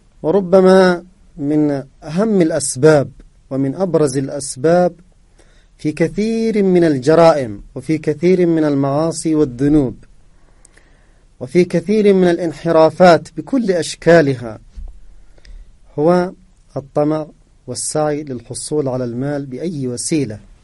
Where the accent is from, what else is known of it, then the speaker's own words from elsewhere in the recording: Yemen; ونحن كشعب يمني نعاني من العدوان